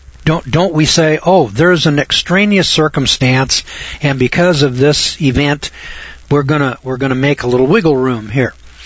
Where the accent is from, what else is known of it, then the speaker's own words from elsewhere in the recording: Idaho, United States; Now, I was from Idaho, and in Idaho, we have a 30-day appellate rule